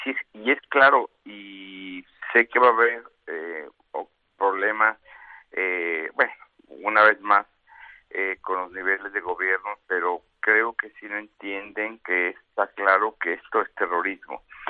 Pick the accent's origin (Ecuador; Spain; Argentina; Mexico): Mexico; que siempre ha sido uno de los que más respetamos como mexicanos